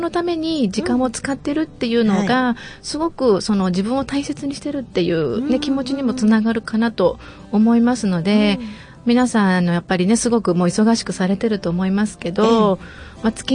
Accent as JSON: {"language": "Japanese", "town": "Higashiura", "region": "Aichi", "country": "Japan", "said": "愛知県の東浦町ってところになります。"}